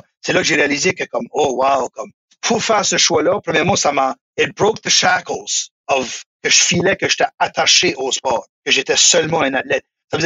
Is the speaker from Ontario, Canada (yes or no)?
no; Bouctouche, New Brunswick, Canada; la famille que je viens de Bouctouche, là, c'est une famille sportive d'un bout à l'autre.